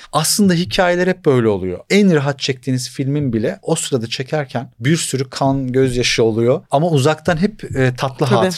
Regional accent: Malatya, Turkey; ben Malatyalıyım.

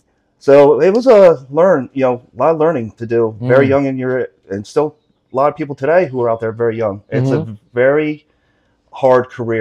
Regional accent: Chatham, New York, United States; Well, I grew up in Chatham, New York.

